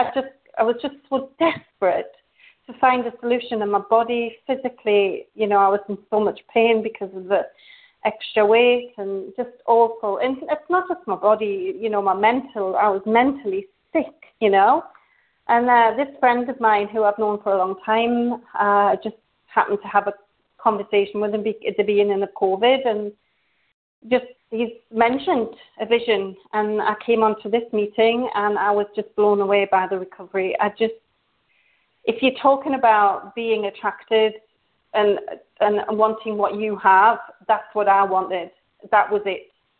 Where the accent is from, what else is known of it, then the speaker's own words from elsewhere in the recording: England, United Kingdom; now in Norway; I'm originally English. I'm originally from England, but I live in Norway.